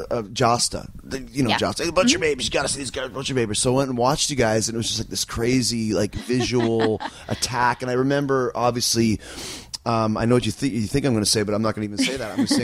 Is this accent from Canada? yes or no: yes; Canada; I grew up in Canada